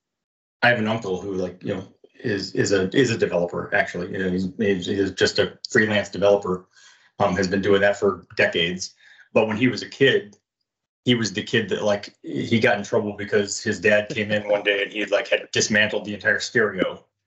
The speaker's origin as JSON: {"language": "English", "town": "Detroit", "region": "Michigan", "country": "United States", "tie": "born or raised there", "said": "I grew up in Detroit in an era when you could actually open the hood of the car"}